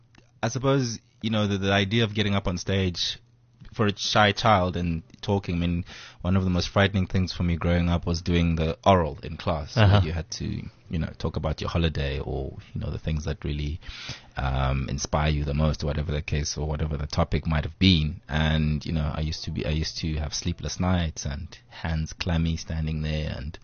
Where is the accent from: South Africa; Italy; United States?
South Africa; Eastern Cape; my father's family is quite big, but they were all in Gauteng, and we grew up in the Eastern Cape.